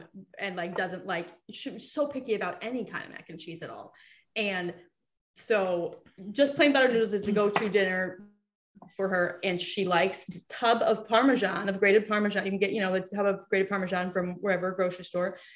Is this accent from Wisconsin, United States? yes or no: yes; Wisconsin, United States; I grew up in Wisconsin.